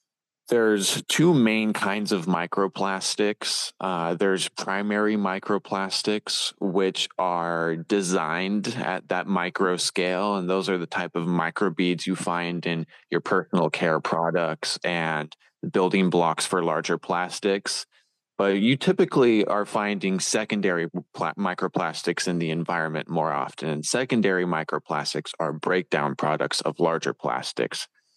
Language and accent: English; California, United States; Yeah, well, I grew up in the Monterey Bay area, and being right next to the Monterey Bay and being able to go to the aquarium is what inspired a love of the ocean from a young age.